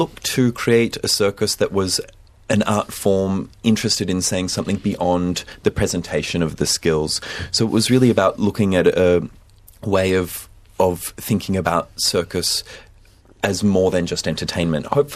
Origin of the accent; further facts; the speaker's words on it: Albury-Wodonga, Australia; So I grew up in Aubrey Wodonga, which is 3 hours north of here